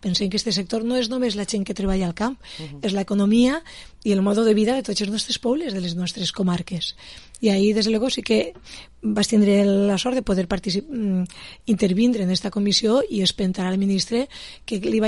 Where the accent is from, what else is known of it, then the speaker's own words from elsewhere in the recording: Betxí, Valencian Community, Spain; Jo soc de Betxí, de la Plana Baixa, i conec bé